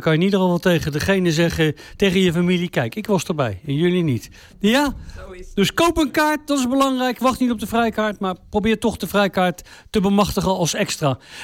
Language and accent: Dutch; Netherlands; Want we zijn Nederlanders, we willen het weten.